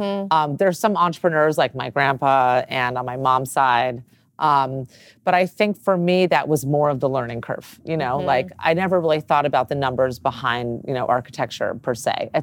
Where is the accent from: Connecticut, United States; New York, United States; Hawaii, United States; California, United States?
California, United States; Los Angeles; Here, from here.